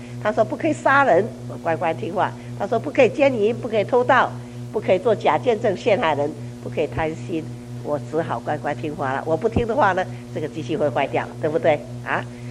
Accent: China; 其实都是我们中国人本来知道

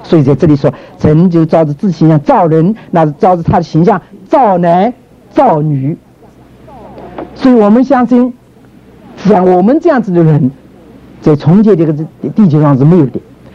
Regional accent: China; 我们中国人都晓得起初，一说起初当然自己世界的起初

